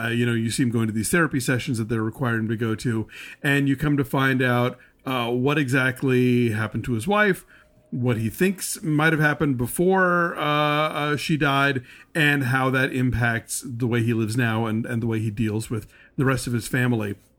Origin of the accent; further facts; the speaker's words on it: Atlanta, Georgia, United States; I actually wound up sponsoring an art house chain that I used to go to all the time when I was growing up in Atlanta.